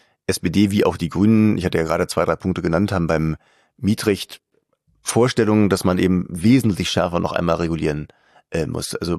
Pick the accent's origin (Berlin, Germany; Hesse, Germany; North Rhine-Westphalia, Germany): Berlin, Germany